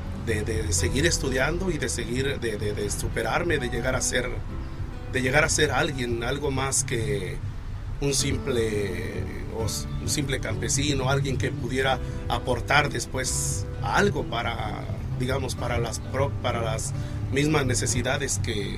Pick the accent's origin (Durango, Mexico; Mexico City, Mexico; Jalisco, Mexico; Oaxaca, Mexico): Jalisco, Mexico; Estación Castro; Soy originario de Jalisco, de la región de Los Altos. Uh-huh. Mi pueblito se llama Estación Castro.